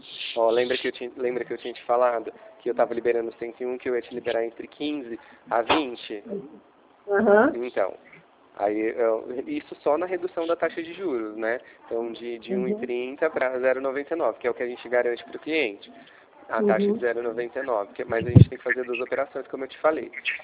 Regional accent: Ribeirão, Brazil; a gente é daqui de Ribeirão, tá vendendo para a nossa cidade.

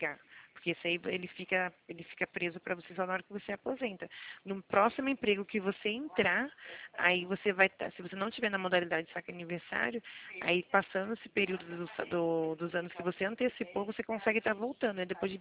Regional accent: Araras, São Paulo, Brazil; Eu sou aqui de Araras

